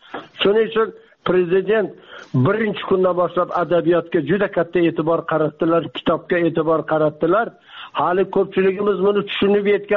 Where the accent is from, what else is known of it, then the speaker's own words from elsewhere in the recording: Uzbekistan; Undan keyin Mirzacho'lga ko'chib ketganmiz orada. 10 yillab Mirzacho'llarda ham aytaylik, Mirzacho'l farzandi bo'lganmiz.